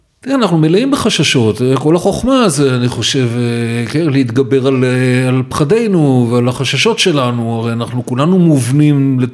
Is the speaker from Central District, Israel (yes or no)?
no; Givatayim, Tel Aviv District, Israel; אנחנו שנינו גדלנו בגבעתיים, אני חושב שהוא שנה מבוגר ממני.